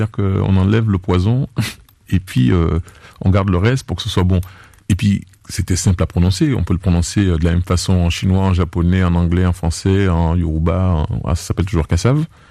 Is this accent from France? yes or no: yes; French Antilles, France; pour que le reste du monde nous reconnaisse en tant qu'Antillais